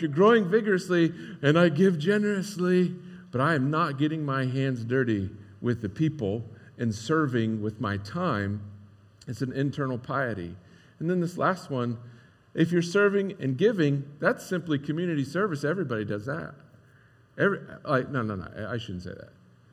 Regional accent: Ohio, United States; I get it. I grew up in Licking County too.

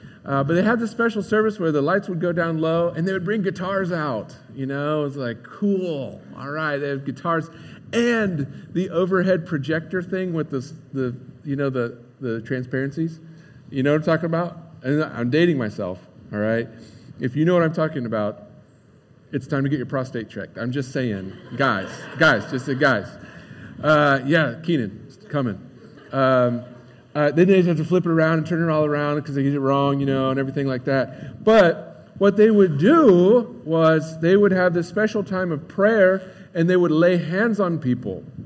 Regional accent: Appleton, Ohio, United States; Hey, I grew up in the Methodist Church. We were at Appleton United Methodist Church. Anybody familiar with the Croton area of Ohio?

